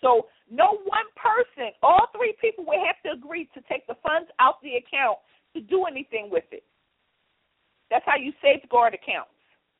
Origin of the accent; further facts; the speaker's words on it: Philadelphia, Pennsylvania, United States; I grew up in and around the projects in South Philadelphia. I grew up in Southwest Philadelphia.